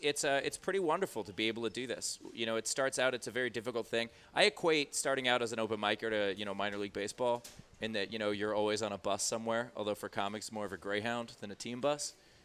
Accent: Queens, New York, United States; That happened I'm from Queens.

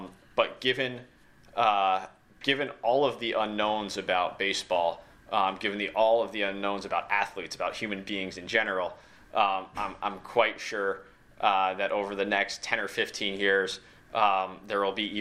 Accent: Northeast, United States; This was new to me because I grew up in the Northeast

